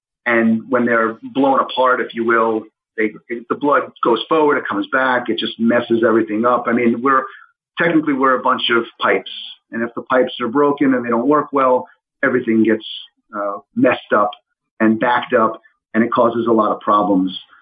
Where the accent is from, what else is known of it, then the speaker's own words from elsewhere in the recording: New York, United States; the truth is that I'm originally from New York. I went to school in University of Florida